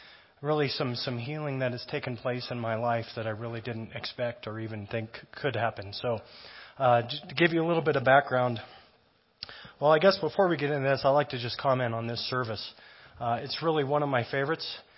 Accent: Oregon, United States; 300 days of sunshine, I came from Oregon. 300 days of rain.

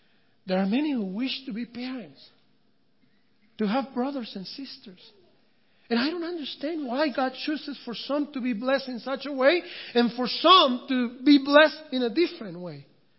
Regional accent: Mexico; I tell you this because I am from Mexico. And I am here and I am blessed to be here at this point in time in my life.

